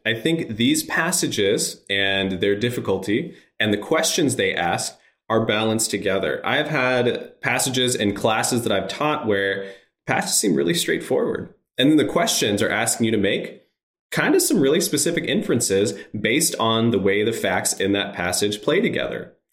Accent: Midwest, United States; I relate to experience as a Midwesterner in winter.

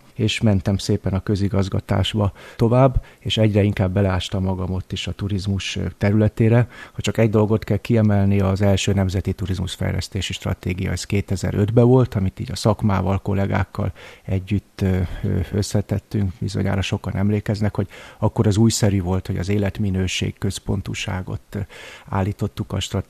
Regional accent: Hungary; Idén lesz egyébként 13. éve, hogy családommal Pécsben élek, ami magyarként nem egy, hogy mondjam, kognitív diszonancia

